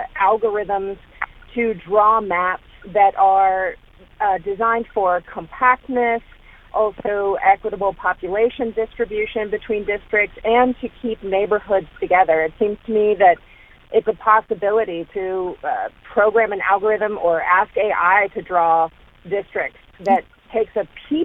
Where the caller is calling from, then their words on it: Mount Adams, Ohio, United States; I'm calling from Mount Adams, and I plan on voting yes on one